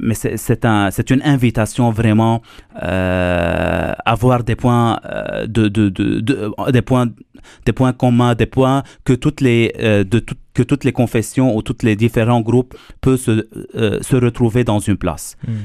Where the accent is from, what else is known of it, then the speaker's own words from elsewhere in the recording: Lebanon; je viens d'un pays du Liban, d'un pays oriental, qu'il y a une grande cohabitation entre les musulmans et les chrétiens